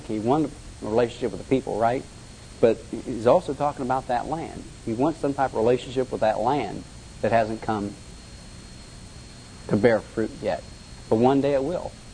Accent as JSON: {"language": "English", "region": "Ohio", "country": "United States", "said": "Oh man, hey, I'm from Ohio."}